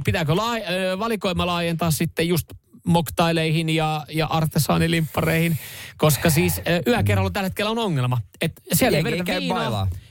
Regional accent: Vantaa, Uusimaa, Finland; mä olen viettänyt koko nuoruuteni Myyrmään Red Onionissa

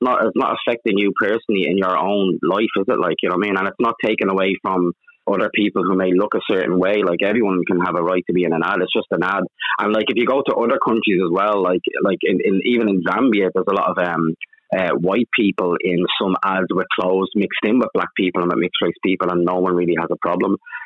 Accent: Ireland; accent: Irish; I consider myself Zambian Irish because I'm half Zambian and half Irish. I was born and reared in Ireland. I'm more, you know, culturally Irish, my accent and stuff.

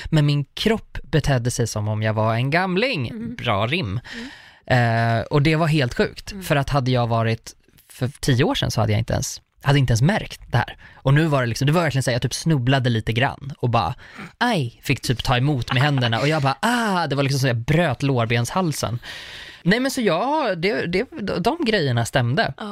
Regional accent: Uppsala, Uppsala County, Sweden; Jag är från Uppsala och jag sjöng i Uppsala domkyrkas gosskör.

